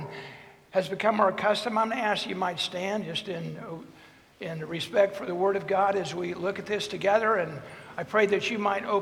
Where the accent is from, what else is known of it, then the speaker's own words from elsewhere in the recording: Wichita, Kansas, United States; I was born and raised here in Wichita.